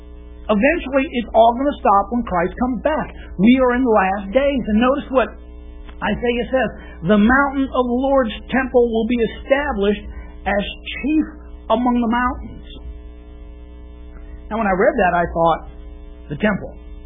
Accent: Alaska, United States; born there; I'm an American, born in Alaska.

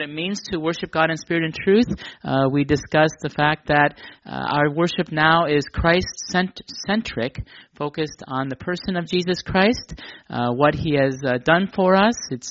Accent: Milwaukee, Wisconsin, United States; I know that in the church that I was part of back in my hometown in Milwaukee, we had Wednesday prayer meeting.

